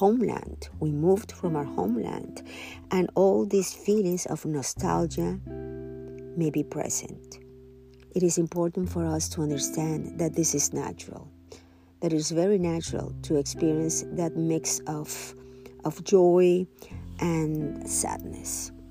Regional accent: Nicaragua; I am from Nicaragua, and the Nicaraguan stuffing is delicious, and my daughter asked me for that recipe many years ago

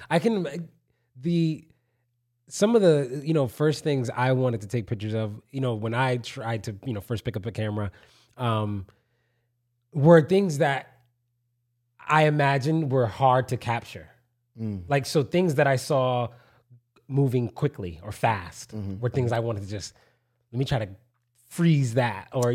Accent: New Haven, Connecticut, United States; me myself being, you know, growing up in New Haven and seeing kind of the architecture kind of layout, the landscape of the town and how it's changed over the years.

